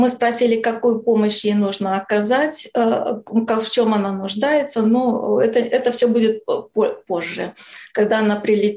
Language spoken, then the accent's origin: Russian; Belarus; Мы знали, белорусы